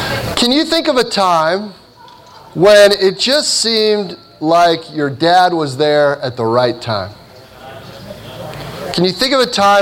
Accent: Cincinnati, Ohio, United States; there was a time when I grew up in Cincinnati, Ohio, and I was on a boat, a little ski boat on the Ohio River.

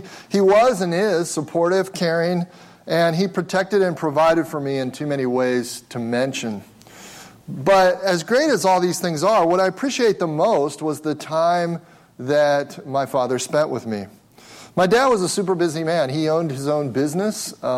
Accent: Cincinnati, Ohio, United States; We grew up in Cincinnati, Ohio, so I often got to go to Cincinnati Reds games, occasionally Cincinnati Bengals games

